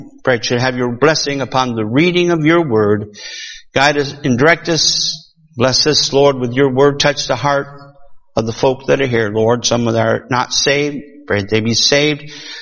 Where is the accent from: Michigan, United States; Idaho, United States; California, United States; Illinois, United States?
Michigan, United States; Lansing; You know, Brother Green, when I was growing up in Lansing, Michigan, every once in a while, he'd have a night where he said